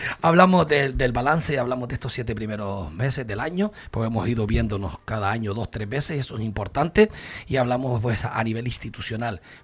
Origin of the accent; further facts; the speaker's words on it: Fontanales, Canary Islands, Spain; mi pueblo está rodeado, allí está situado en lo alto de las cumbres, cumbres de Gran Canaria. No es la canción de … no, es la parte de Fontanales